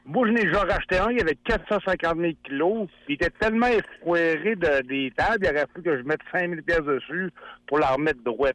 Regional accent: Quebec, Canada; moi, je viens de la Beauce.

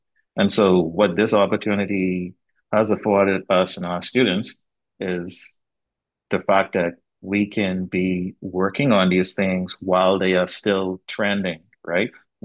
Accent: Bahamas; I grew up in the Bahamas as an artist

